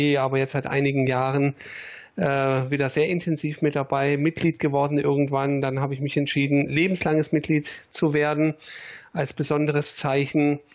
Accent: Bad Cannstatt, Baden-Württemberg, Germany; born there; Aber ich bin in Bad Cannstatt geboren im September

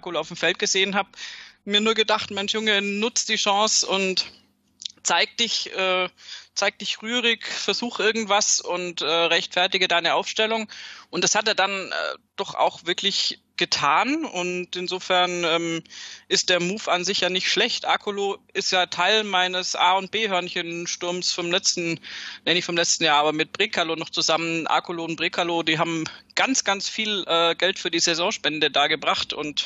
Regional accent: Baden-Württemberg, Germany; ich komme aus Baden-Württemberg vom schönen Bodensee

